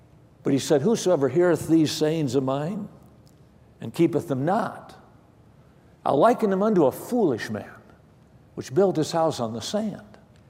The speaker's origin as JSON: {"language": "English", "region": "Midwest", "country": "United States", "tie": "born or raised there", "lives_now": "Antelope Valley, United States", "said": "Here in the Antelope Valley, we live in a desert, and I grew up in the Midwest of our country, and things are a little bit different as far as constructing buildings here as opposed to where I grew up."}